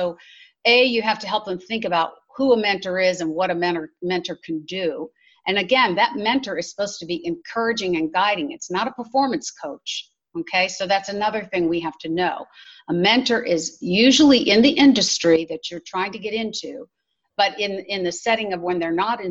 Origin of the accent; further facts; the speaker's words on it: Houston, Texas, United States; astronauts, I'm from Houston, right